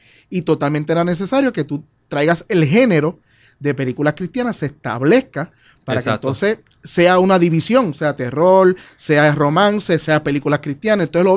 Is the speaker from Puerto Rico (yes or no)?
yes; Puerto Rico; A nosotros como boricua